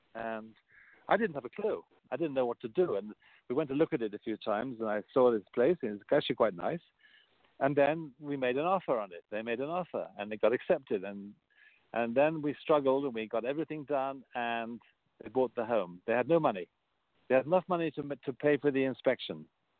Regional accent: England, United Kingdom; now in New York City, United States; growing up in England, when I knew everybody in the village.

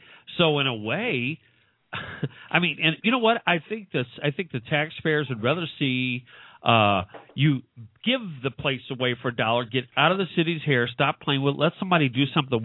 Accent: St. Louis, Missouri, United States; Look, I came from St. Louis.

